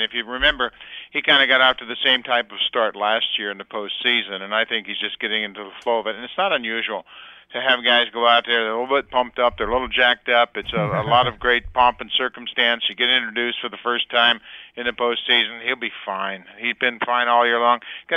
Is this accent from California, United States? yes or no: yes; California, United States; he's kind of from my hometown as well, out in California